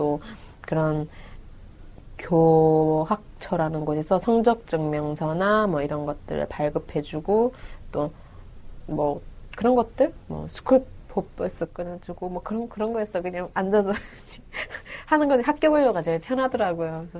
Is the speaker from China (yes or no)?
no; North Korea; now in South Korea; 그때는 좀 제가 북한에서 왔다는 걸 숨기고 싶었어요.